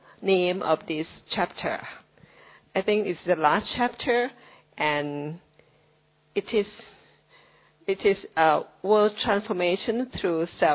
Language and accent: English; Thailand; English is a second language; from Thailand.